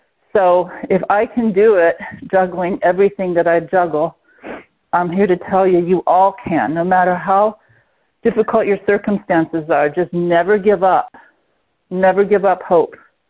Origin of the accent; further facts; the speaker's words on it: California, United States; I mean, I'm from California, and wine is it's part of the culture there to have wine with meals.